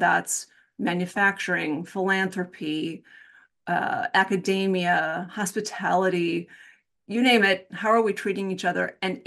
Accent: Midwest, United States; now in New England, United States; Well, I was born in the Midwest. No, I won't go that far back. Well, a little bit. I am a Midwesterner at heart. I've lived among the New English people for about 30 years.

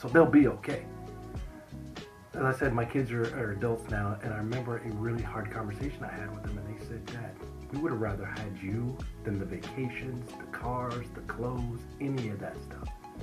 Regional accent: Dallas, Texas, United States; also born or lived in Louisiana; now in San Francisco, United States; currently reside in San Francisco Bay Area, but I grew up down south, and I don't mean Southern California. I was born in Louisiana, and I grew up in Dallas, and then later moved out to California because my dad was military

